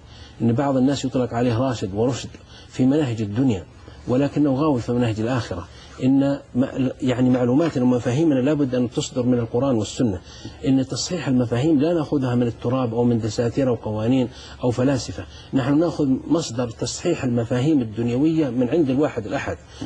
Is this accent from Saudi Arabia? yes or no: yes; Saudi Arabia; في زواجات حصلت مثل عندنا في السعودية